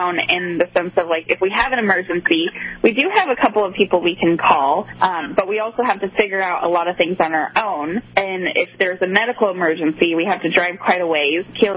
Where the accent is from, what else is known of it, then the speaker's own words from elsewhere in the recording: Fairbanks, Alaska, United States; also born or lived in Anchorage; I am. I grew up in Fairbanks and Anchorage.